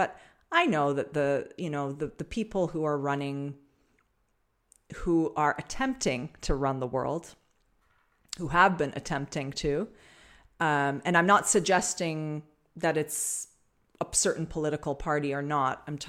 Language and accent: English; Canada; I'm Canadian, so.